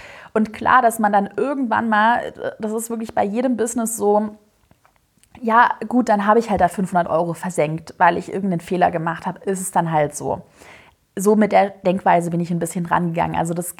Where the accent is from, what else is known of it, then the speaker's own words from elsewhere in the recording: Swabia, Germany; Ich sag mal ganz ehrlich, ich bin Schwabe, ich bin sparsam und ich bin immer auf Sicherheit bedacht.